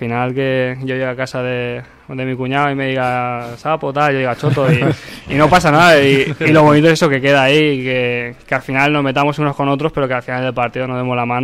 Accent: Valencia, Valencian Community, Spain; somos de aquí de Valencia

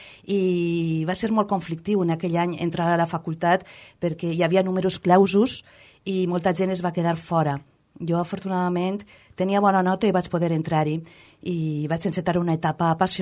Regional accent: Alcoi, Valencian Community, Spain; moved away as an adult; also born or lived in Barcelona; Jo venia d'Alcoi, on els meus pares i el meu germà, que té 7 anys més que jo, parlaven en valencià. Però a mi, que era una senyorita que s'havia criat en una escola de monges en aquell tardofranquisme, em parlaven en castellà.

